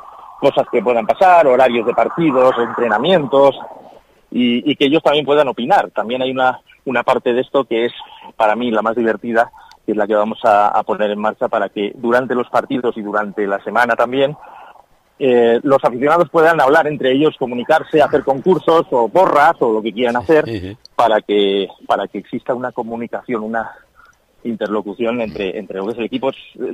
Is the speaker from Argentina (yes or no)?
no; Madrid, Community of Madrid, Spain; now in Laredo, Spain; Desde los 10 años que llevo viviendo en Laredo, porque yo vengo de Madrid